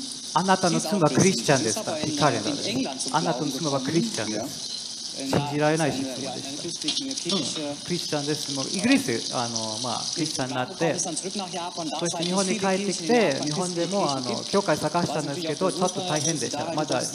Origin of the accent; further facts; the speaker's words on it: Germany; これは、まあ、僕はドイツ人です。